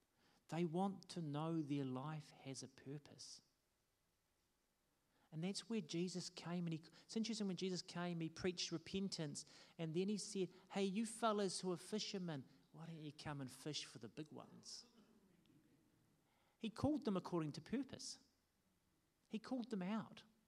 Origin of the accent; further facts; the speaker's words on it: New Zealand; And here's the good news of being a New Zealander.